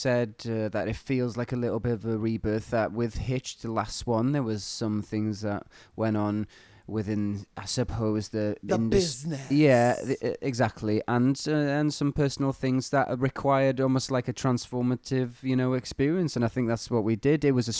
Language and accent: English; Wales, United Kingdom; growing up in North Wales, you know, falling in love with the mountains